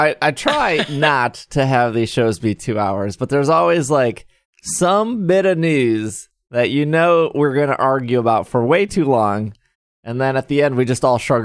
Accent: United States; which I don't know how many miles that is because I'm American.

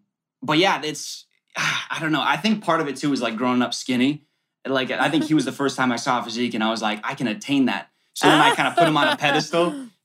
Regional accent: Wisconsin, United States; I'm from Wisconsin. People in Wisconsin, they know how to drink, but I didn't get that genetic.

